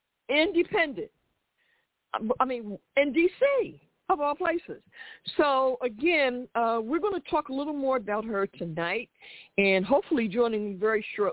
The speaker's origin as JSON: {"language": "English", "town": "Philadelphia", "region": "Pennsylvania", "country": "United States", "said": "but see, I'm from Philly, so anybody from Philly, I kind of will know no matter what year they was happening."}